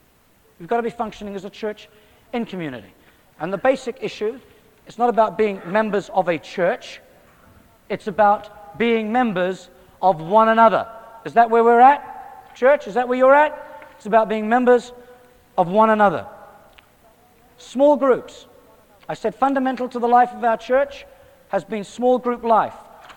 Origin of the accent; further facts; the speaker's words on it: Australia; I'm an Australian. Alrighty. I request the forgiveness of all Australians present.